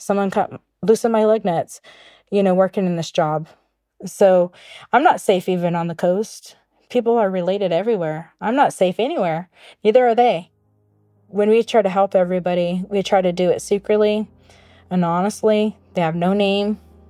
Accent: Hoopa, California, United States; We grew up poor here on the Hoopa Indian Reservation.

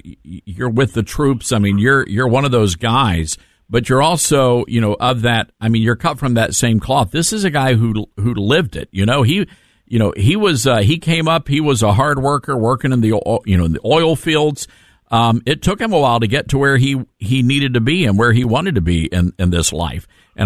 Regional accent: Memphis, Tennessee, United States; not in New York City, not in Los Angeles, but right here in my hometown of Memphis, Tennessee.

